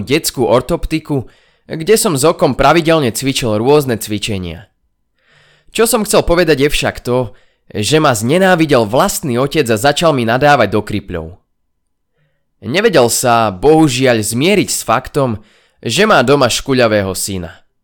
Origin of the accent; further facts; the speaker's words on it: Moravia, Czechia; also born or lived in Bojnice, Slovakia; Narodil som sa v roku 1988 v Bojniciach. Neviem, ako je to možné, že práve tam, lebo sme žili na Morave.